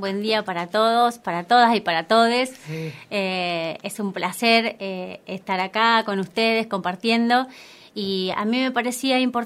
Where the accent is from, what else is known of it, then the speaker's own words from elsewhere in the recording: General Pico, La Pampa, Argentina; now in Santa Rosa, Argentina; Yo soy de Pico, nacida en Pico. Nacida y criada en Pico. Adoptada por Santa Rosa cuando me vine a estudiar abogacía.